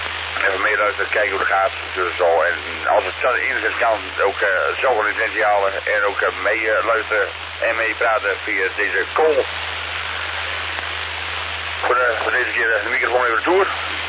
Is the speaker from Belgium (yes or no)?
no; Drenthe, Netherlands; now in Medemblik, Netherlands; Ik kom uit Drenthe, normaal gesproken uit Drenthe. Ik woon 6 korte Medemblik.